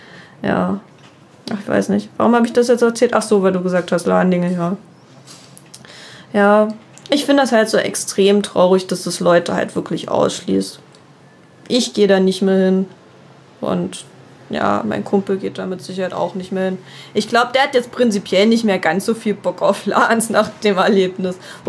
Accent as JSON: {"language": "German", "country": "Germany", "said": "ich komme aus dem deutschsprachigen Raum oder so. Ich sag dann auch meistens nicht, dass ich aus Deutschland komme. Was auch schön ist, ja, ich komme aus der EU."}